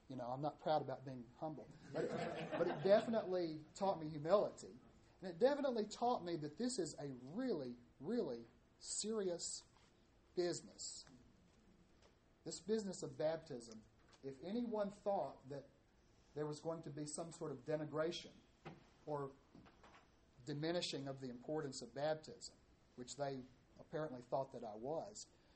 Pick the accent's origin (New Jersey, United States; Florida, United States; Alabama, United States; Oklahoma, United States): Alabama, United States; Lipscomb position did have a lot of support in certain places in Middle Tennessee and North Alabama. I grew up in North Alabama.